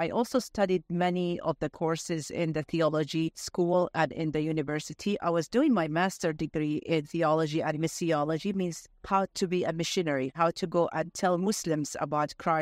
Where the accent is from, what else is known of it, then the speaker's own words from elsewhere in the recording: Jordan; also born or lived in Denmark; Back in 1985, we immigrated back to Jordan. This is where I come from.